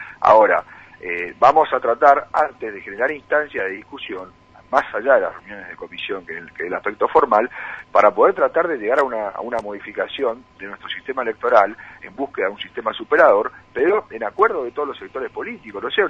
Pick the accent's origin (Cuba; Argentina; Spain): Argentina; no como miembro de Cambiemos, sino como argentino.